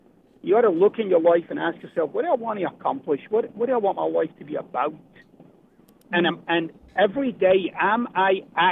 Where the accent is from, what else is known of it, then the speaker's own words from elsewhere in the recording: Scotland, United Kingdom; now in United States; I'm originally from Scotland.